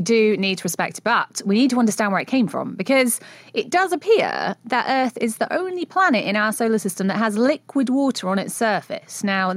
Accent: United Kingdom; I'm very British.

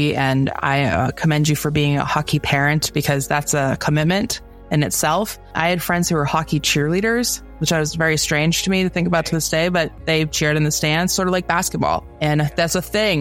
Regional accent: New England, United States; I grew up in New England, so I'm surprised I'm shocked by this

